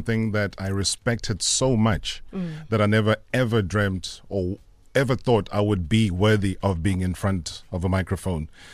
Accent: Nkandla, KwaZulu-Natal, South Africa; We're raised in a township called Emondlo, but I have no recollection. I think I was too young then, but my memory dates back to growing up in Nkandla.

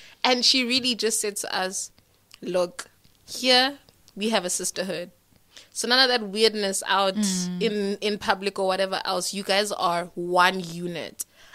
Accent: Johannesburg, Gauteng, South Africa; I'm from Joburg.

